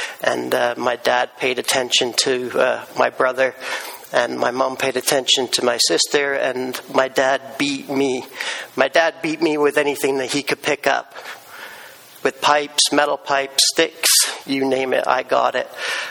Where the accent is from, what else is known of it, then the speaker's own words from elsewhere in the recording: England, United Kingdom; I was brought up in England with a so-called normal household. My dad was a banker, and my mom was a stay-at-home mom. And it was a very strict English upbringing.